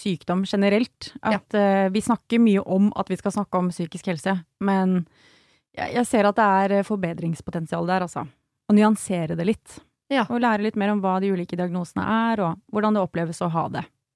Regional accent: Bærum, Akershus, Norway; Jeg er fra Bærum, skjønner du?

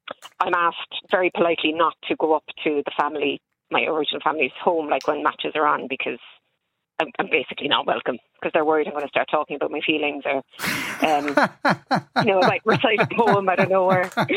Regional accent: Ireland; Being Irish, it's much easier if you're interested in sport.

